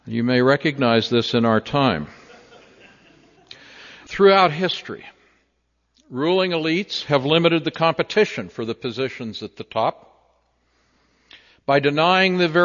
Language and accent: English; Longview, Washington, United States; I grew up in Longview, a small conservative town in Washington State, where my family owned a music and appliance store.